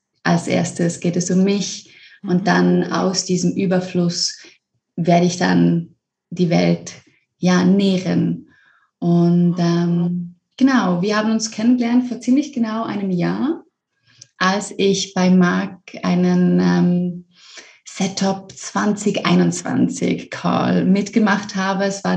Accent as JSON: {"language": "German", "country": "Switzerland", "said": "ich komme aus der Schweiz ursprünglich"}